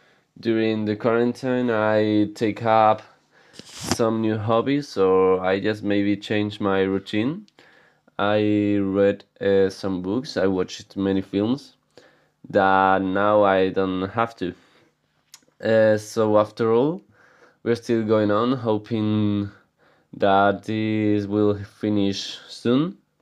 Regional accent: Spain; English is a second language; I'm 16 years old and I'm from Spain.

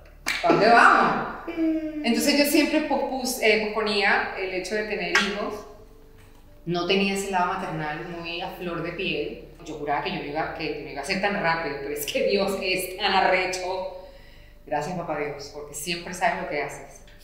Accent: Caracas, Capital District, Venezuela; born there; Yo nací en Caracas, pero ese pueblo yo lo adopté como mío y es Caracas y Caribe.

